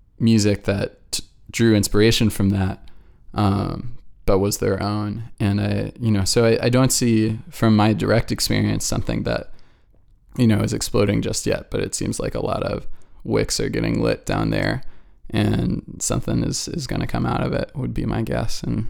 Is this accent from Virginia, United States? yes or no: no; Portland, Oregon, United States; also born or lived in Bay Area; I grew up in Portland and had been in the Bay Area for almost half a decade at that point